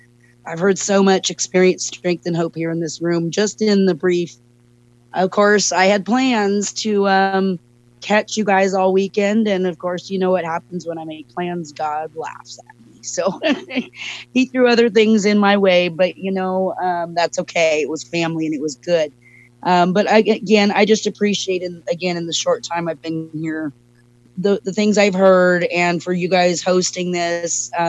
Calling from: Lake Tahoe, California, United States; I'm an alcoholic, and I am calling from Lake Tahoe in Northern California, United States.

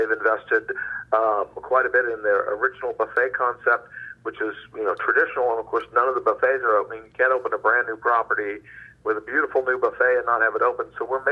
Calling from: Fort McDowell, Arizona, United States; I'm calling from Fort McDowell, Arizona.

